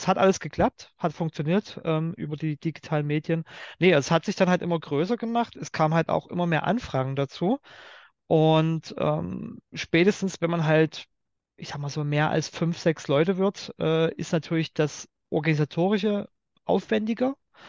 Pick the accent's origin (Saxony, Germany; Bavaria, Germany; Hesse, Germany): Saxony, Germany; Dresden; ich selber komme aus Dresden, bin auch selber jetzt in Dresden, arbeite, lebe in Dresden